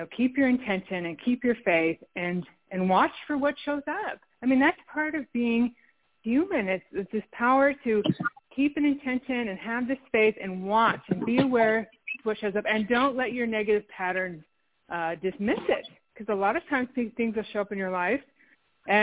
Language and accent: English; South Dakota, United States; I'm from my hometown in the Black Hills of South Dakota, and I traveled around the world trying to get away from what I felt was narcissistic, self-absorbed people.